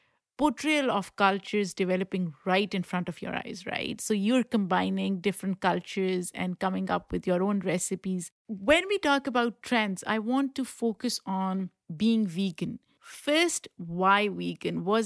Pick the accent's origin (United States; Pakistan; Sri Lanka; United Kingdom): Pakistan; I come from a culture of meat eaters, right? I grew up in Pakistan eating meat.